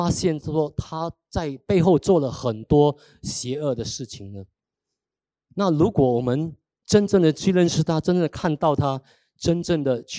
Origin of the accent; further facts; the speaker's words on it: China; 明枪易躲，暗箭难防嘛，我们中国人都有讲这句话。